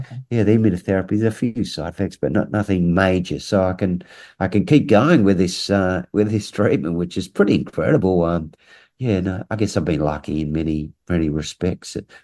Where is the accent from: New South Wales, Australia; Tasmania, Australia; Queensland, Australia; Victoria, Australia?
Tasmania, Australia; Launceston; born or raised there